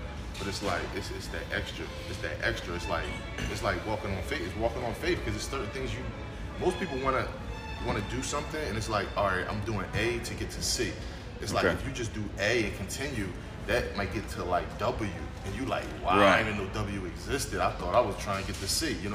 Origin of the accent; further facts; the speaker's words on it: Philadelphia, Pennsylvania, United States; I'm from West Philadelphia, you know, wasn't schooled through art, just always had a passion for art through sports and just everything.